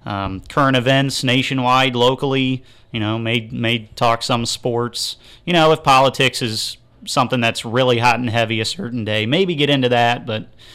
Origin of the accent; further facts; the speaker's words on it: Mansfield, Ohio, United States; I'm from Mansfield, born and raised, actually in Ontario